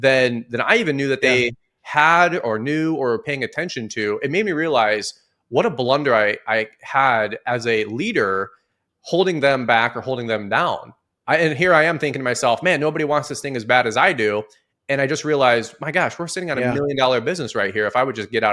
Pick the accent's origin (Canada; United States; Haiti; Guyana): United States; Detroit, Michigan; I'm from Detroit, brother. Ask me how I know.